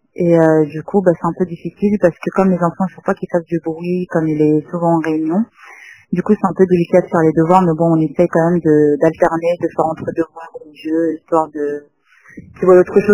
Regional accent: Normandy, France; je suis de Normandie. J'ai atterri en France parce que mon mari travaille sur Paris.

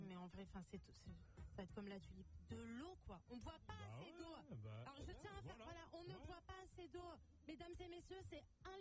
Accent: Nîmes, Occitanie, France; Je viens de Nîmes.

